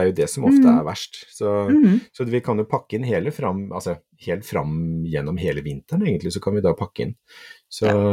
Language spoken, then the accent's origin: Norwegian; Kragerø, Telemark, Norway; Jeg var hjemme i Kragerø en gang til påske